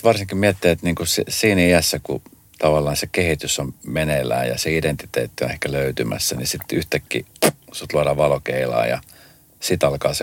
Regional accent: Colombia; Finnish is a second language; now in Finland; mä oon itse Kolumbiasta.

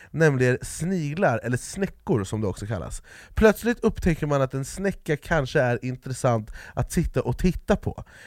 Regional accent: Jordbro, Stockholm County, Sweden; jag är från Jordbro. Men det var där jag växte upp med blodiglar.

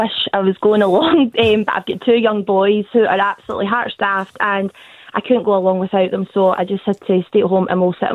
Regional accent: Lanark, Scotland, United Kingdom; Because we're from Lanark, there's not too many Hearts fans from here.

